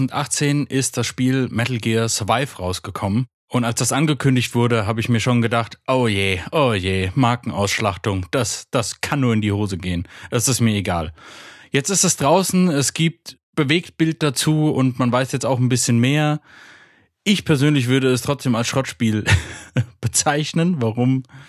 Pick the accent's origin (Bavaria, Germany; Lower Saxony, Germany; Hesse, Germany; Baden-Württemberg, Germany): Hesse, Germany; Frankfurt; Ich komme aus Frankfurt